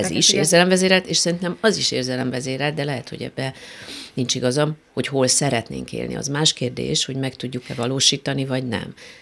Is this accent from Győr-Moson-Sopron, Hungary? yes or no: no; Budapest, Hungary; gyerekkorom óta természetben vagyok, a szüleim a Sashegyen laktak, ott nevelkedtem egy részről, más részről nagyon sokat voltam falun, a keresztszüleimnél, a testvéreimmel.